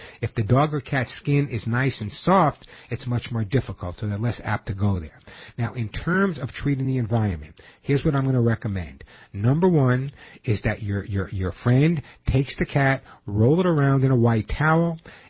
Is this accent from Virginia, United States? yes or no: no; New York, United States; You know, growing up in New York, the ego New Yorkers have. There's no other state but New York.